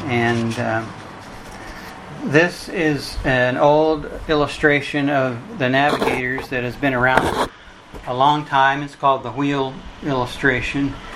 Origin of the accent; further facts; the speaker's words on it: Oklahoma City, Oklahoma, United States; I'm from Oklahoma City. I'm a lay elder there.